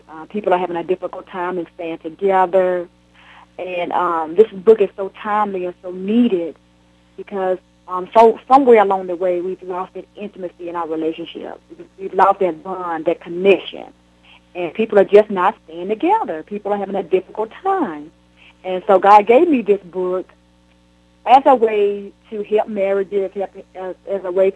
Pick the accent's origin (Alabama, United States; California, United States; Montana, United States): Alabama, United States; Plantersville; I grew up in Plantersville, Alabama, which is a small little city town near Selma. Historic Selma. So I'm a little country girl. I grew up on a farm life.